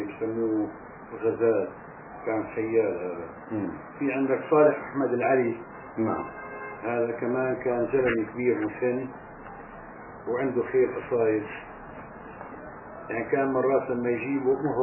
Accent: Palestine; moved away; وتم هذا الكلام متعارف عليه حتى لبعد ما طلعنا من فلسطين.

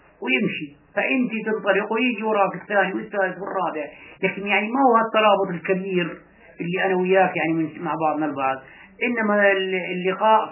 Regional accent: Palestine; moved away; احنا جاي معنا من فلسطين البريموس البنبور

